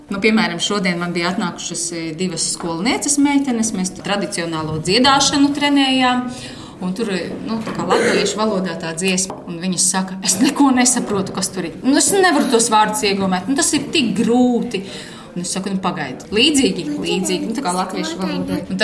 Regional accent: Ilūkste, Augšdaugava Municipality, Latvia; es esmu Sēliete. Un es ļoti lepojos, ka es nāku no brīnišķīgas mazpilsētas, Ilūkstes. Jā, es sevi saucu par Ilūkstieti

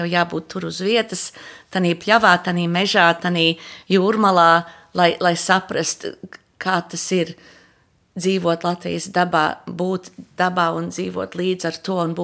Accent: United States; Mēs esam no Amerikas, mēs patreiz dzīvojam diezgan baisos apstākļos.

